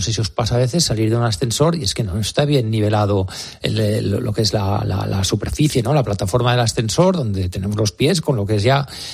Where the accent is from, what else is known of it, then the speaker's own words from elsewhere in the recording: Spain; como tantos españoles